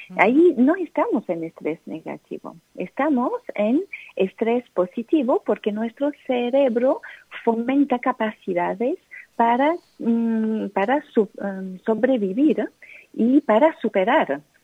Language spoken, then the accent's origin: Spanish; France; Spanish is a second language; Y como soy francesa